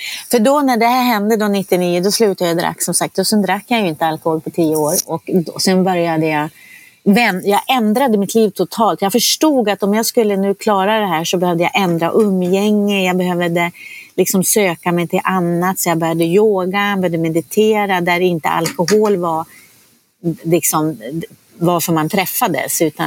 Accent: Norrland, Sweden; Jag är ju uppvuxen i Norrland.

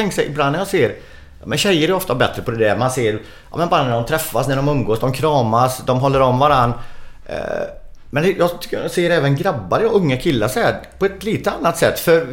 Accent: Sweden; har det med att göra att vi är svenskar

